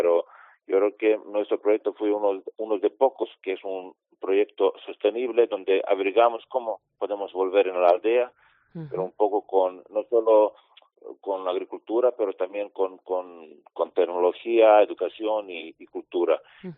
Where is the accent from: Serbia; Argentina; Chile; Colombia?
Serbia; Spanish is a second language; yo soy originalmente de Serbia, de Balcanes, de Yugoslavia